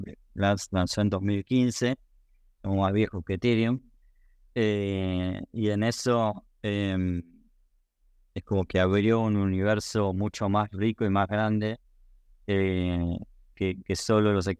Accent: Patagonia, Argentina; yo soy de la Patagonia

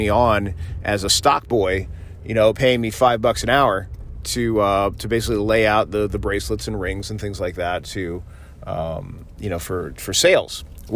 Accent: Florida, United States; I grew up in South Florida, and so I was mowing lawns to make extra money.

